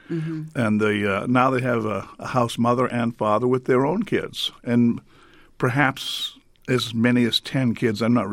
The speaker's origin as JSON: {"language": "English", "town": "Boston", "region": "Massachusetts", "country": "United States", "said": "And when I first went there, I'm originally from Boston."}